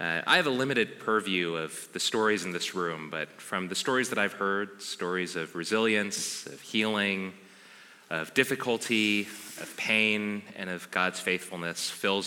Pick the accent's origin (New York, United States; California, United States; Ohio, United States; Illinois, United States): California, United States; Los Angeles; As I said, I grew up in Los Angeles, but I didn't grow up on the west side. I grew up on the east side.